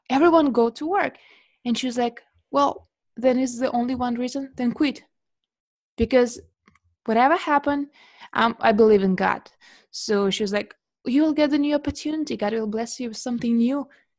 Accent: Russia; English is a second language; now in Beijing, China; Well, I'm originally from Russia, but now I live in China, in Beijing.

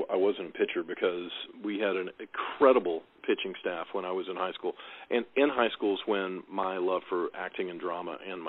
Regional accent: Little Rock, Arkansas, United States; I grew up in Little Rock, Arkansas also

